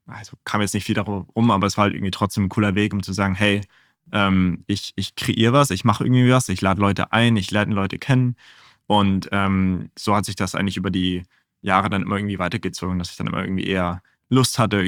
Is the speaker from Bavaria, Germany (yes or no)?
yes; Freising, Bavaria, Germany; Ursprünglich geboren in München oder ein bisschen so nördlich von München Richtung Freising raus. Also wirklich so eher so auf dem Land groß geworden eigentlich